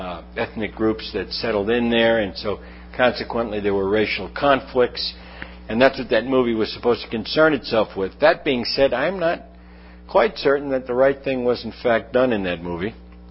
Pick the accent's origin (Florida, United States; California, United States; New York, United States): New York, United States; St. Albans; born there; where I was born in St. Albans, Queens.